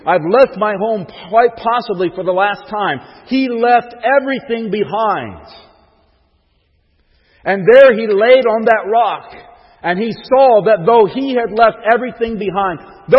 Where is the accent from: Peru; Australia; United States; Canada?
United States; the South; accent: Southern twang; I grew up about an hour and a half south of here. You may not know it by my accent, but I used to have a Southern twang.